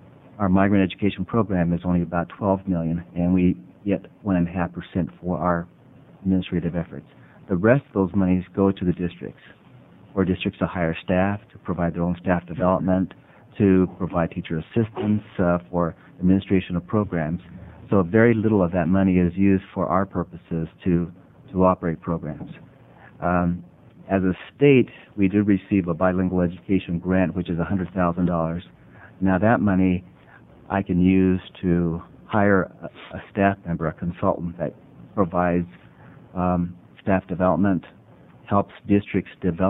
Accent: California, United States; moved away as an adult; In 1969, I came up to the state of Oregon. I was from California, a student attending a small private school.

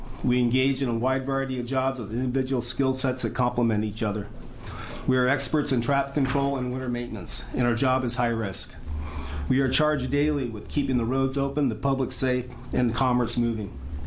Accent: Grants Pass, Oregon, United States; Grants Pass.

